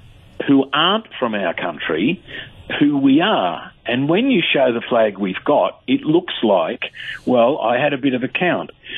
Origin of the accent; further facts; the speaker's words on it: Australia; I have a British passport as well as an Australian one because I'm first generation Australian and I'm British at the same time.